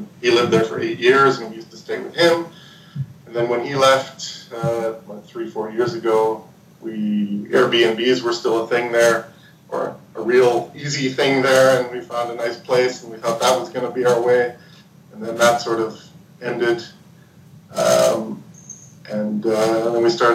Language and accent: English; Toronto, Ontario, Canada; Yeah, we're both Canadian.